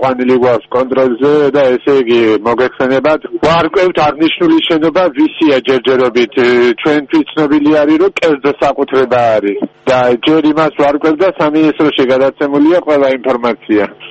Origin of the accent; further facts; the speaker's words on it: Kochara, Abkhazia, Georgia; ოჩანჩირის რაიონ სოფელი კოჩარიდან ვარ.